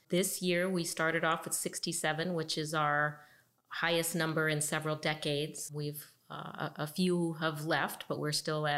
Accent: Colorado, United States; So I grew up in Colorado. I got my bachelor's degree in forest biology from Colorado State University

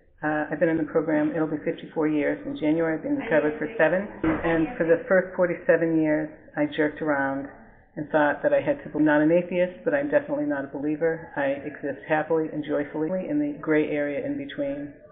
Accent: Boston, Massachusetts, United States; I'm from the Boston area, and in Boston they say

